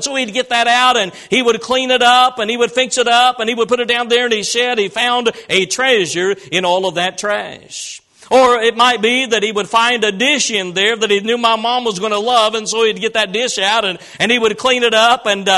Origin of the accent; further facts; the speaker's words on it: Illinois, United States; 10 or 12 miles south of where I was raised in Illinois.